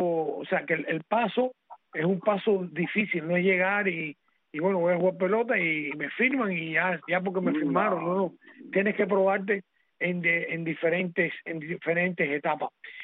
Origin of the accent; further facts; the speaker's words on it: Bejucal, Mayabeque, Cuba; Yo soy de Bejucal.